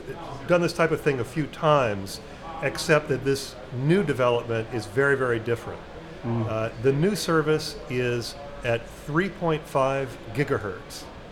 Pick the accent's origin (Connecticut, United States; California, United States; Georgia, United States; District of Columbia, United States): District of Columbia, United States; Washington; I'm from Washington, D.C., where I've covered the Federal Communications Commission as a trade journalist for 20-plus years.